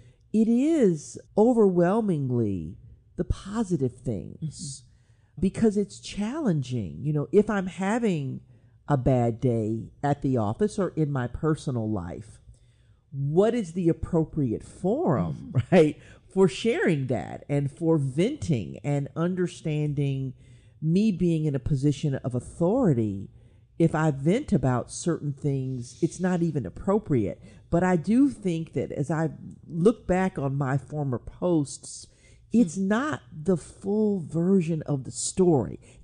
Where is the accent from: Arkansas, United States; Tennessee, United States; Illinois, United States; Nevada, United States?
Arkansas, United States; I didn't face as a girl growing up in Arkansas in the 1970s